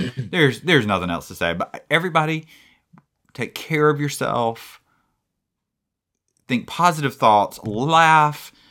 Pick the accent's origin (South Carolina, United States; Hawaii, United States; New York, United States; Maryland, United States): South Carolina, United States; I grew up in South Kakalaki.